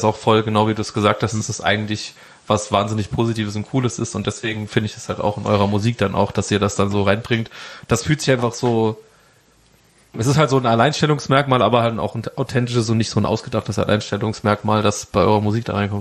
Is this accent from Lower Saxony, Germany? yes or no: no; Saarland, Germany; ich komme ja auch aus dem Saarland, ich hatte auch immer den Bezug dazu